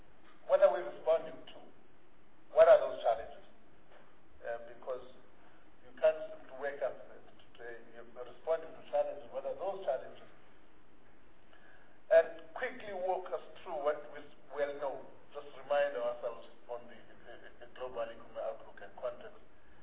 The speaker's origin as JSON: {"language": "English", "region": "Eastern Cape", "country": "South Africa", "said": "in South Africa, I'm normally from the Eastern Cape"}